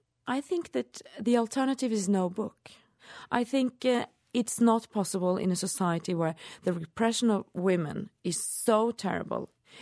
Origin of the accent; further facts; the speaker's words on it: Norway; I have my eyes. I'm from Norway. Of course, I'm colored by having grown up in the 70s in Norway.